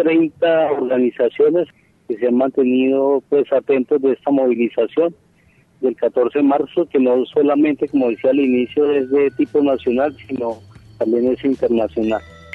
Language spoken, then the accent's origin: Spanish; Colombia; derecho constitucional que todos como colombianos y colombianas tenemos.